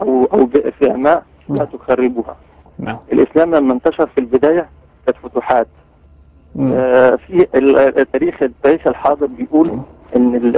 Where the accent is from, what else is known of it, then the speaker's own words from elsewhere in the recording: Upper Egypt, Egypt; now in Paris, France; من باريس، يعني انا مصري صعيدي يعني تعرف الصعيدة